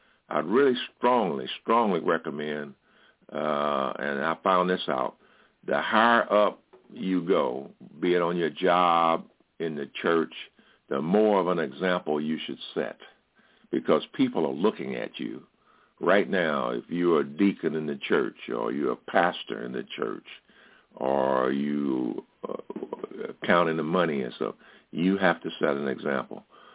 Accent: St. Louis, Missouri, United States; born there; I was born in St. Louis, Missouri, and never was a lover of school at that time

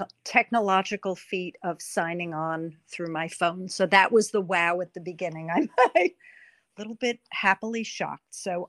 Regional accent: New York, United States; now in New Jersey, United States; I'm a New Yorker, now in New Jersey, originally a therapist.

